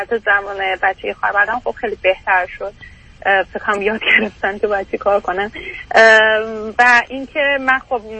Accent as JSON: {"language": "Persian", "country": "Iran", "moved": "as an adult", "lives_now": "Canada", "said": "بعد از اینکه درسم لیسانس تموم شد تو ایران، برای ادامه تحصیل از ایران اومدم بیرون"}